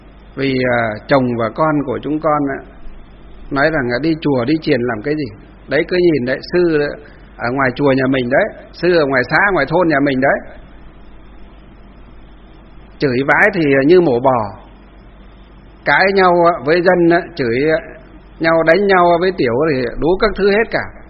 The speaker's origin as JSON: {"language": "Vietnamese", "town": "Kim Bôi", "region": "Hòa Bình", "country": "Vietnam", "tie": "born or raised there", "said": "Ngày xưa thì quê hương tôi là Kim Bôi, Hòa Bình, nhưng từ năm 2008 thì thành phố Hà Nội lấy mấy xã của Lương Sơn về Hà Nội, cho nên họ lại cắt cái xã của chúng tôi"}